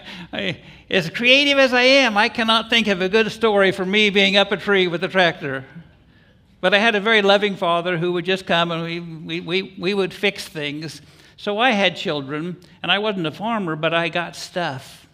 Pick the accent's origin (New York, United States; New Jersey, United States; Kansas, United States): Kansas, United States; There's a law in Florida, since I'm from Kansas, there's a law in Florida called Stand Your Ground.